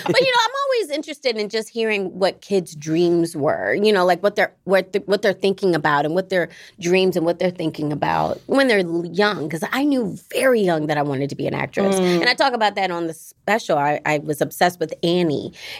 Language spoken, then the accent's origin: English; Baltimore, Maryland, United States; I'm from Baltimore.